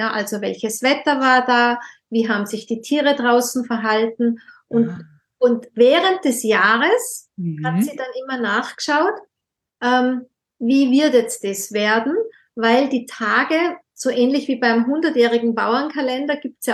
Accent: Tyrol, Austria; Zum Beispiel bei uns in Tirol gab's, jetzt tut das keiner mehr

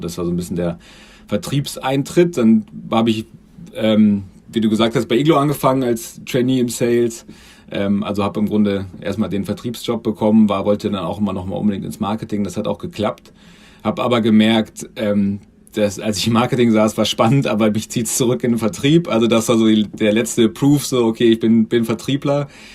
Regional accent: Göttingen, Lower Saxony, Germany; bin 34, komme ursprünglich aus Göttingen

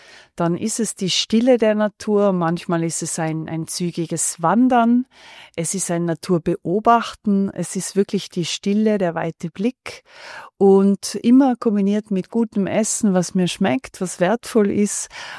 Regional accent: Tyrol, Austria; born there; also born or lived in Italy; Als gebürtige Tirolerin, die 16 Jahre in Italien gelebt hat

